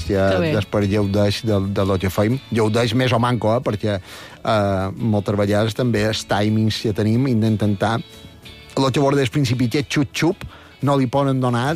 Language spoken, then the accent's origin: Catalan; Sant Llorenç des Cardassar, Balearic Islands, Spain; I a més, jo som de Sant Llorenç, no hi havia cap escola de cuina de pròxima